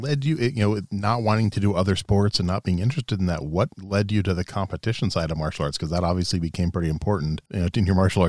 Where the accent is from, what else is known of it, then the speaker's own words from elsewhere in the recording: Little Falls, Minnesota, United States; because I grew up in Little Falls.